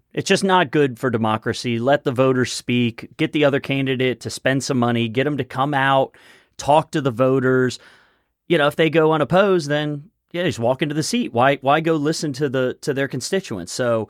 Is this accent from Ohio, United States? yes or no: yes; Cincinnati, Ohio, United States; I mean, I grew up in Price Hill, went to school in Over the Rhine for 8 years. I've always kind of been in the urban core.